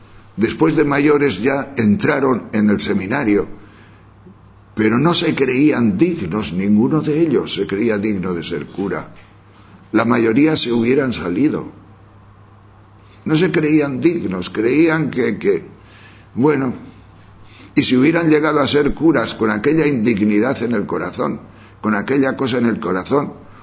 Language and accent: Spanish; Tejerina, Castile and León, Spain; La niñez de mi pueblo en Tejerina, que yo soy un pueblo de León, Tejerina, pues no había sido así, yo no tenía esos problemas.